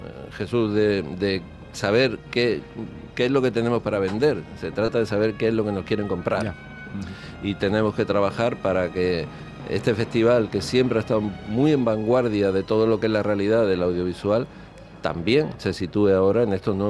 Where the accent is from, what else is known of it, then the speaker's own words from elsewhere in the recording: Andalusia, Spain; Yo soy andaluz